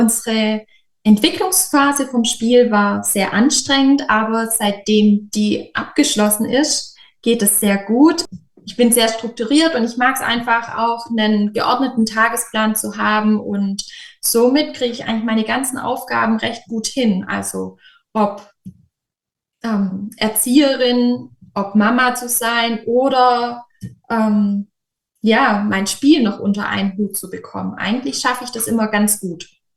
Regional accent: Böblingen, Baden-Württemberg, Germany; ich komme aus Süddeutschland. Genauer gesagt komme ich aus der Region Böblingen, das ist nahe Stuttgart

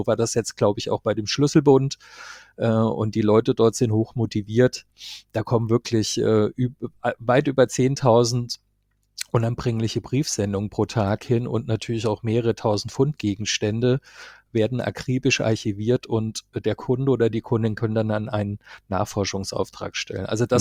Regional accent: Marburg, Hesse, Germany; Ich kann zwar nicht als Karnevalshochburg in meiner Heimatstadt Marburg glänzen

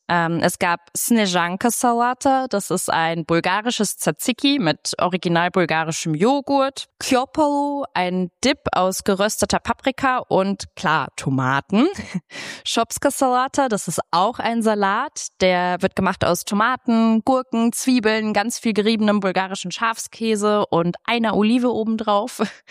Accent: Bavaria, Germany; now in Berlin, Germany; Geboren und aufgewachsen bin ich dann in Bayern, als bayerische Bulgarin oder bulgarische Bayerin. I don't know. Jedenfalls bin ich ganz froh, jetzt in Berlin zu leben.

